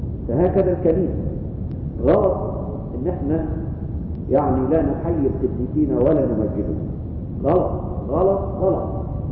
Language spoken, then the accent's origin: Arabic; Egypt; اليوم ده كان موجود عندنا في مصر وكان موجود قبل ما مرقس الرسول ما يجي